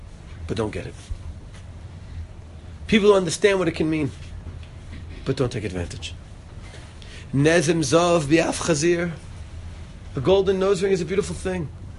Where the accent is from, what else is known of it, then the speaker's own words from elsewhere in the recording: Israel; I'm from Israel.